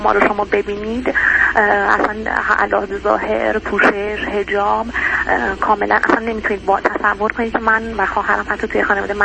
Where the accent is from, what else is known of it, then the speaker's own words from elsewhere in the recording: Iran; من توی خانواده سنتی و مذهبی تو ایران بزرگ شدم و زندگی میکنم. خانواده ای که به شدت مذهبی هستن